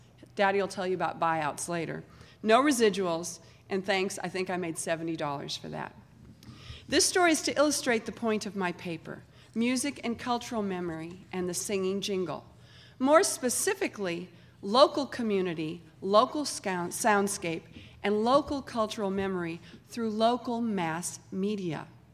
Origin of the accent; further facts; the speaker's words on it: Cleveland, Ohio, United States; We're in Cleveland, Ohio, my hometown. Although I've not lived here for almost 30 years, I grew up here, still have family here, visit often, still identify myself as a Clevelander